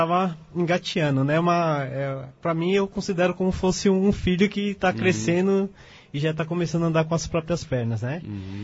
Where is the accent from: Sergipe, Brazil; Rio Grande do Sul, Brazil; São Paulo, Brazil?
São Paulo, Brazil; now in Afogados da Ingazeira, Brazil; Eu sou natural de São Paulo, né? Tem justamente 9 anos que eu estou aqui também